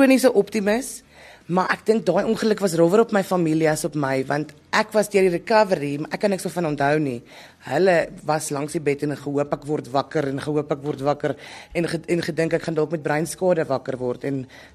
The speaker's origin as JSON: {"language": "Afrikaans", "town": "Benoni", "region": "Gauteng", "country": "South Africa", "tie": "born or raised there", "said": "so 'n klein dogtertjie van Benoni se wêreld, groot persoonlikheid in 'n klein lyfie."}